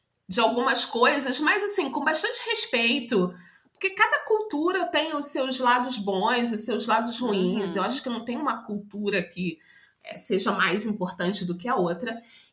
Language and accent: Portuguese; Brazil; now in Italy; Tem algumas mães italianas, mas tem uma mãe colombiana, tem eu sou brasileira, no, no, na classe das crianças, né?